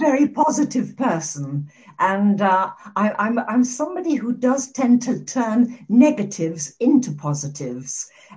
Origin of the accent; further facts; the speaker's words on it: South West England, United Kingdom; Well, I was born and bred in the West Country in Somerset, and I had brothers and boy cousins.